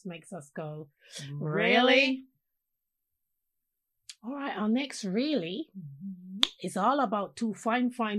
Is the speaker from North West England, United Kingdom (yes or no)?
no; London, United Kingdom; I grew up in London. Mm. I understand the perspective.